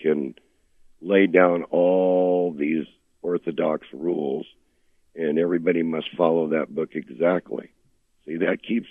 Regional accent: United States; It's, after all, I'm an American.

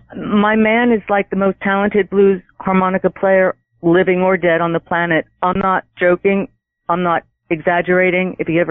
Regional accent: New Jersey, United States; I grew up in New Jersey, and everything was so toxic.

